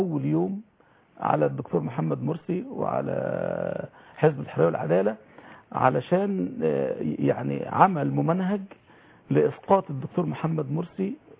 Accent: Egypt; عرف ان انا مصري

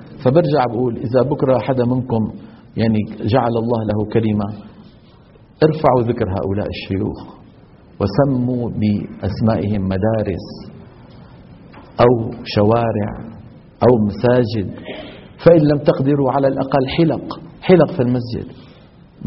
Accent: Syria; في مثل عندنا بالشام بيقولوا شو لم الشامي على المغربي

